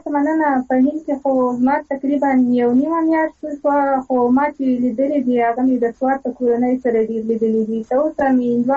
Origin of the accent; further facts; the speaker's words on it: Ghazni, Afghanistan; now in India; زه ډېره ویاړم چې زه د غزنی ولایت یم.